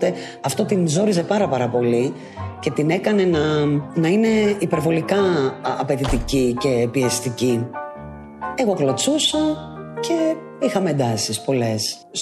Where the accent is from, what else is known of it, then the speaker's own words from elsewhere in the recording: Heraklion, Crete, Greece; Μεγάλωσα εδώ, στο Ηράκλειο της Κρήτης.